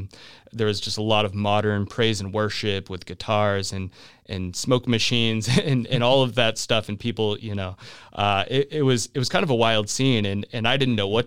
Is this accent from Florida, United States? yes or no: no; Easton, Massachusetts, United States; So I am from Easton, Massachusetts, which is a town about 35 minutes, 40 minutes south of Boston, Massachusetts.